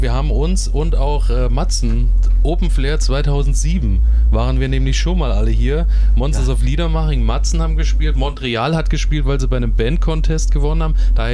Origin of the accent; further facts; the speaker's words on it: Erfurt, Thuringia, Germany; Ich bin aus Erfurt.